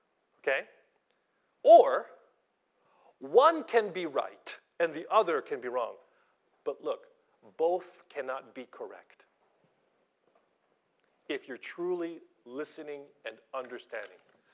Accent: Philippines; We're the same. I'm Filipino. My beautiful wife, Japanese. We're both Asian.

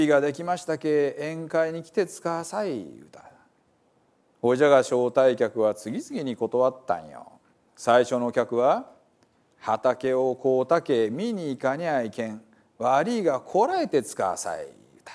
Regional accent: Hiroshima, Japan; accent: Hiroshima dialect; 私はあの広島弁を保存する役割も担っているような気がして、おります。

